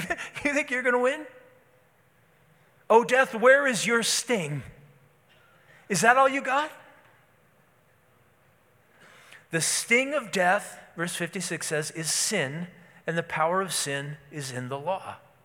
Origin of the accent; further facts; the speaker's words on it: Moose Lake, Minnesota, United States; You know, I grew up in Moose Lake, Minnesota. We were the Moose Lake Lakers.